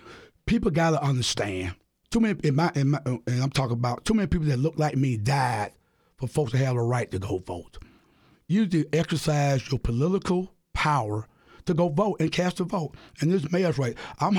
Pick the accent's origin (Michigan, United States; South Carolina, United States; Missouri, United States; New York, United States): South Carolina, United States; Same thing happened in my home state in South Carolina.